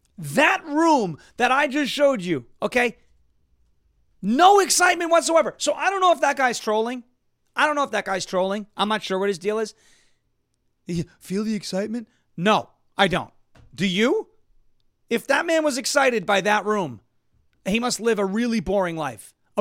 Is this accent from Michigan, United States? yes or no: no; Long Island, New York, United States; when I grew up in New York, Long Island, our family was Jets season ticket holders.